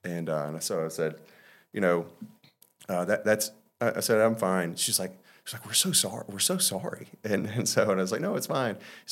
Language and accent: English; Mississippi, United States; I'm so sorry. I'm from Mississippi. We don't have any waves and the water's brown.